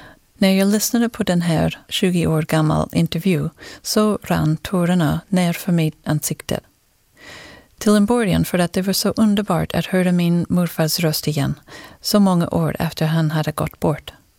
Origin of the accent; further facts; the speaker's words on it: Mexico; born there; Swedish is a second language; Jag är född i Mexiko, men jag hade en amerikansk pappa och en svensk mamma. Vi hade bara möjlighet att besöka Sverige 3 gånger under min uppväxt, så jag lärde mig aldrig språket.